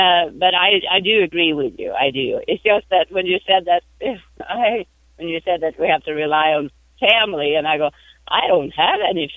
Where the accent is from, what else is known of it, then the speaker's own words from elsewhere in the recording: Sweden; I'm from Sweden